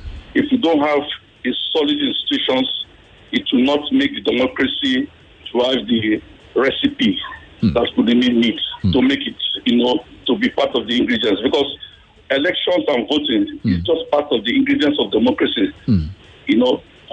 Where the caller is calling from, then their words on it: Surulere, Lagos, Nigeria; I stay in Suleri.